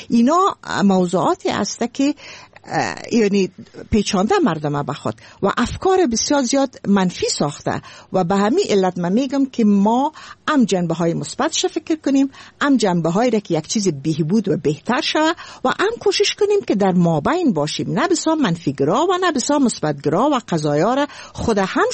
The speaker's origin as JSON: {"language": "Persian", "country": "Afghanistan", "said": "ما از افغانستان قدیم هستم و ما از افغانستان هستم"}